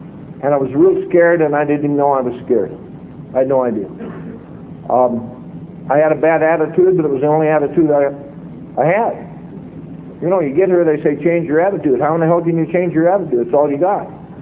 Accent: California, United States; And he was from the South, and I'm from California.

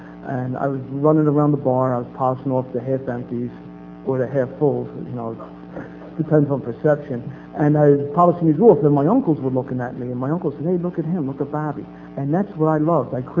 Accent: Philadelphia, Pennsylvania, United States; I am from Philadelphia and not Mississippi. Philadelphia, Pennsylvania, and it's great to be here.

